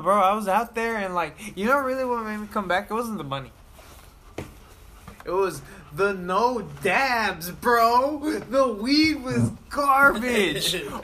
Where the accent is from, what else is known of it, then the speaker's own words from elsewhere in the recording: United States; Being American is fucking sick, bro. Because we get a lot of shit really cheap because people just want to get into the market over here.